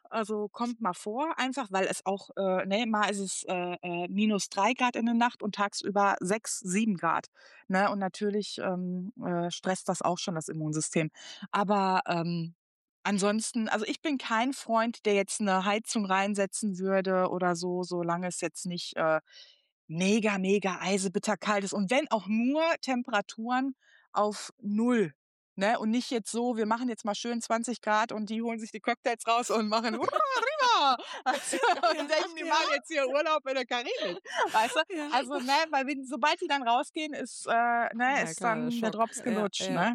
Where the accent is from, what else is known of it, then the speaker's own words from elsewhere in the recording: North Rhine-Westphalia, Germany; Also ich komme aus dem Pott, da ist es nie richtig dolle kalt, ne?